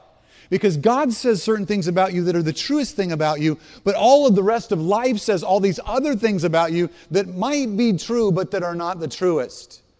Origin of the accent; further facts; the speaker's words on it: United States; And even though I'm an American and I speak English, I was really out of my element and out of my core identity.